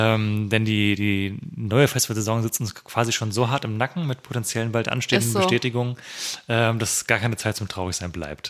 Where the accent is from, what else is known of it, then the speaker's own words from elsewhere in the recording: Hesse, Germany; Und ich als alter Hesse.